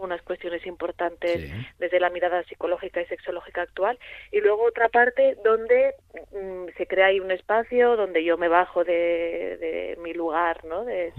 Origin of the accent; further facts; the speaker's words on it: Granada, Andalusia, Spain; yo vengo de Granada y conozco mucho, mucho la provincia, toda la provincia y en concreto, por ejemplo, todos los pueblos de Granada, todos, hasta el más pequeñito.